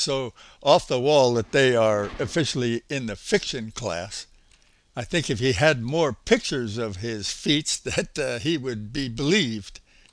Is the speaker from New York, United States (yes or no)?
yes; New York City, New York, United States; South Street, Manhattan. That's my town. Yeah, I'm a New Yorker.